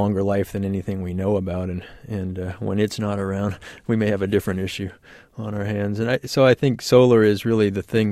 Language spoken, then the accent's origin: English; Texas, United States; I'm up here from Texas, and I listen to public radio down there all the time